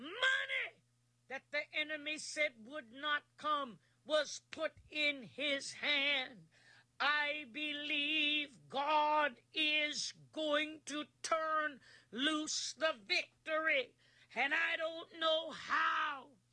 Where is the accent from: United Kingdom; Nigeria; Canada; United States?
Canada; I am the Canadian prophetess … been in the ministry over 30 years